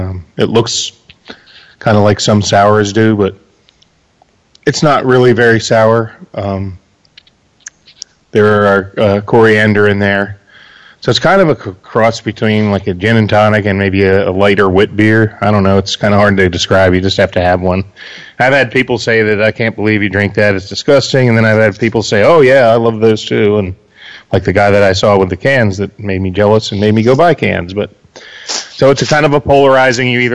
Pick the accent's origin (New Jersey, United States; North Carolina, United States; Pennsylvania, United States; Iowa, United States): Pennsylvania, United States; Philadelphia; But where I grew up in Philly, it's the soda of choice.